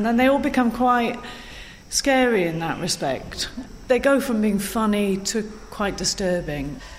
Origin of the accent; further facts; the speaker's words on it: Wales, United Kingdom; I was thinking about myself as being Welsh and what the Welsh are like.